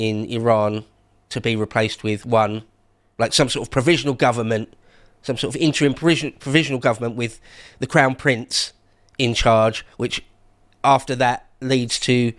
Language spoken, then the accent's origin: English; England, United Kingdom; That's my thoughts and feelings as an Englishman.